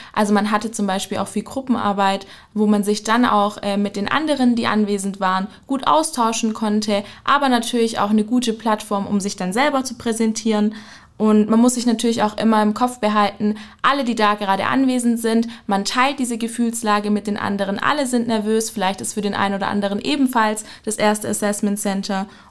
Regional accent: Ulm, Baden-Württemberg, Germany; Ich komme eigentlich aus der Region Ulm.

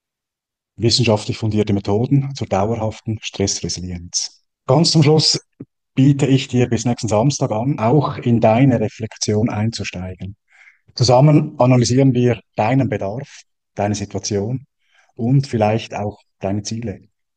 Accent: Switzerland; für mich als Schweizer

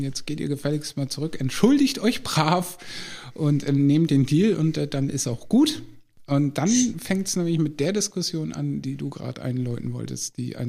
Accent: Lower Saxony, Germany; bei uns in Ostfriesland sagt man so ein bisschen töffelig

